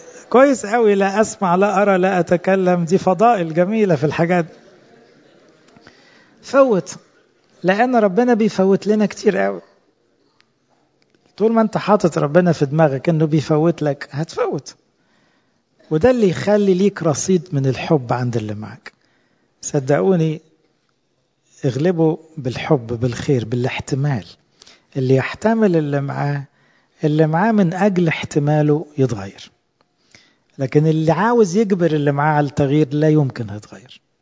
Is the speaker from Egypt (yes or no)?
yes; Upper Egypt, Egypt; أنا صعيدي على فكرة، بس ده ما يتعارضش